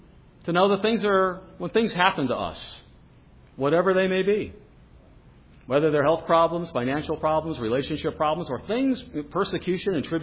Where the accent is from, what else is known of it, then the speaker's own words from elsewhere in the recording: Midwest, United States; I remember when I was growing up in the Midwest, there were sparrows everywhere